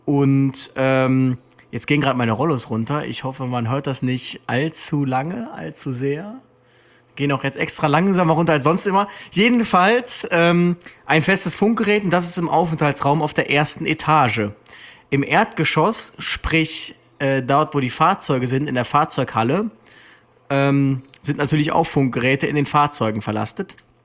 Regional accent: Aachen, North Rhine-Westphalia, Germany; Also es gibt in meiner Heimatstadt in Aachen einen Löschzug von der Freiwilligen Feuerwehr.

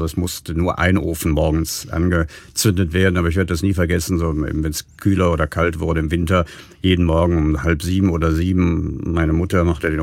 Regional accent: Cologne, North Rhine-Westphalia, Germany; Ich bin ja, wie gesagt, im Beinenthal aufgewachsen und der nächste Verein damals war Fortuna Köln

